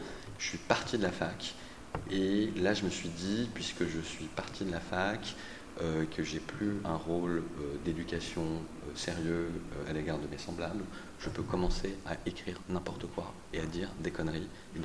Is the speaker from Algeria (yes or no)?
no; France; donc je suis français.